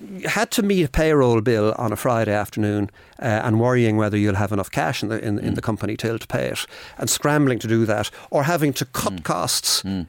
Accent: Ireland; we as Irish people living in Ireland

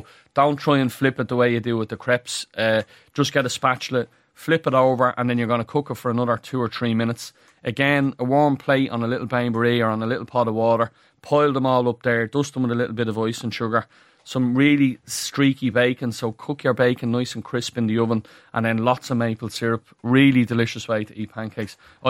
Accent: Ireland; We are Irish, right? So I had to give the Spuds a plug, right?

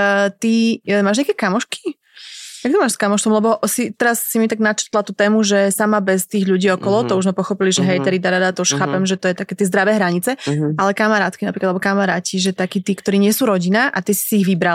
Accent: Humenné, Prešov Region, Slovakia; Že som zistila, že si zo Spišskej a ja som z Humeného.

